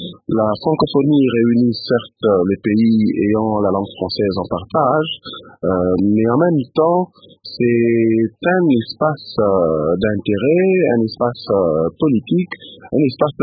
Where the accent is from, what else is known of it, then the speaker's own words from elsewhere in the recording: DR Congo; il nous appartient en tant que Congolais participant à l'espace francophone, de nous battre pour cette valeur de la diversité culturelle.